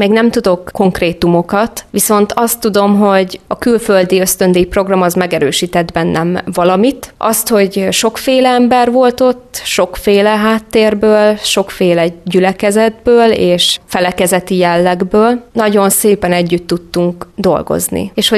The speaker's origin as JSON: {"language": "Hungarian", "town": "Debrecen", "region": "Hajdú-Bihar", "country": "Hungary", "tie": "born or raised there", "said": "én ugye Debrecenbe, egy civis városba, egy nagyvárosba nőttem fel."}